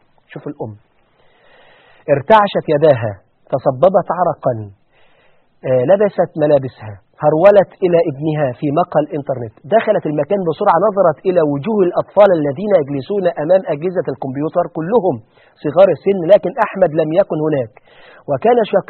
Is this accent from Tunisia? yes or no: no; Egypt; ده في كفر الزيات عندنا في مصر